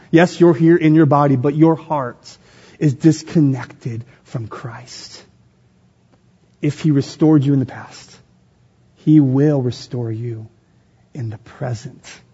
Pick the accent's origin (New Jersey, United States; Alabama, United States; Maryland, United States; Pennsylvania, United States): Pennsylvania, United States; Philadelphia; I grew up in North Philly in Juniata Park, three houses down, a row home from my cousin Jason.